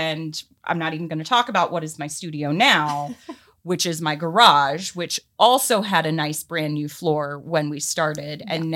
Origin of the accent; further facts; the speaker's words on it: Columbia, South Carolina, United States; born there; also born or lived in Charleston; now in Florida, United States; I moved from, you know, I was born in Columbia, South Carolina, moved to Charleston, South Carolina, and then ended up here in Florida.